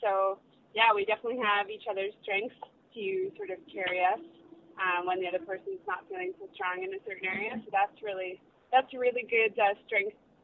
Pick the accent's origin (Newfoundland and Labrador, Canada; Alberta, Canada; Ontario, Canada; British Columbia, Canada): Alberta, Canada; Red Deer; Well, it came from my hometown, actually. I grew up in Alberta, in Red Deer